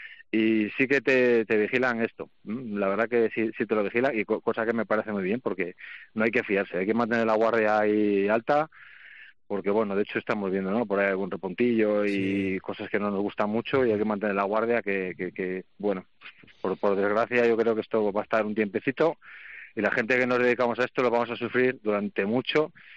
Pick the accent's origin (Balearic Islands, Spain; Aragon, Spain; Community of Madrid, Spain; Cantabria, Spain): Cantabria, Spain; nosotros somos de Cantabria, la normativa que tenemos nosotros en Cantabria